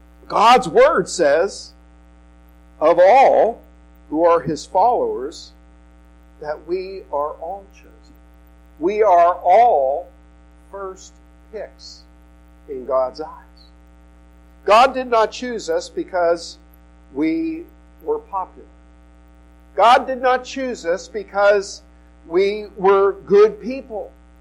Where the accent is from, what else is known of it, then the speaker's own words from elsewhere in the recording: Northeast, United States; Now, I grew up in the Northeast.